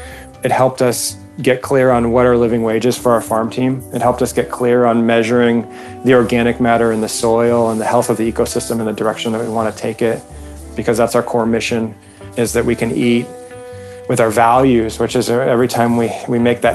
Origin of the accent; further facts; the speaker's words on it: Newport Beach, California, United States; You know, I was raised in Newport Beach as a surfer, and my nature was the ocean.